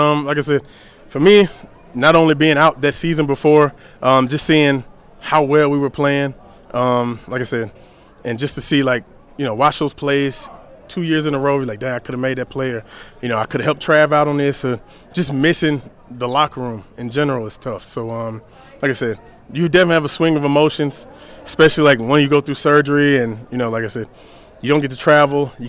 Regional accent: Alabama, United States; I'm from Alabama, so I'm an SEC fan.

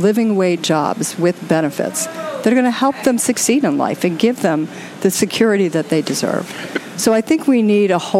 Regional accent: Baltimore, Maryland, United States; it really inspired me. to come back to Baltimore and say, what can I do for my hometown? This is where I live.

